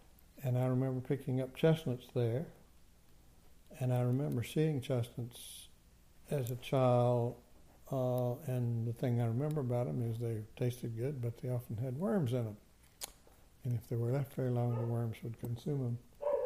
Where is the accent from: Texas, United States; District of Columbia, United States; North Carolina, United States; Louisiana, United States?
North Carolina, United States; Morganton; I was born in Morganton, North Carolina, or Burke County, North Carolina, near Morganton in 1926, and lived at the within sight of Grandfather Mountain on the Blue Ridge